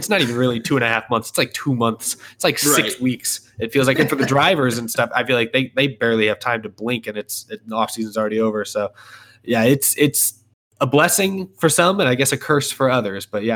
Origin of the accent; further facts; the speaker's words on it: Texas, United States; this might be sacrilegious as someone who's born and raised in Texas